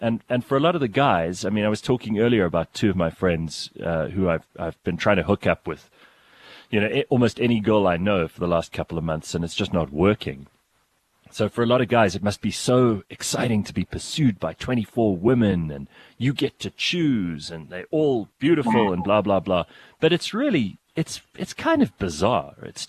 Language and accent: English; Pretoria, Gauteng, South Africa; we're both from Pretoria